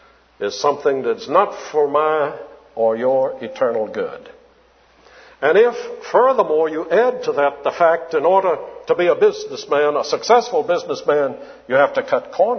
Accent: Alabama, United States; since I grew up in Alabama, where the coal mines and were

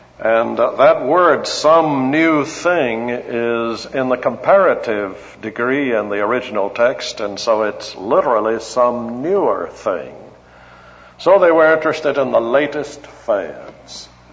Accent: Charleston, South Carolina, United States; I come from South Carolina and from Charleston

